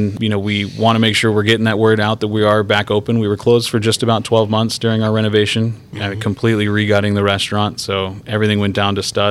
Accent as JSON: {"language": "English", "town": "San Diego", "region": "California", "country": "United States", "tie": "born or raised there", "lives_now": "Paso Robles, United States", "said": "I'm born and raised in San Diego, relocated to a couple different cities and states since then."}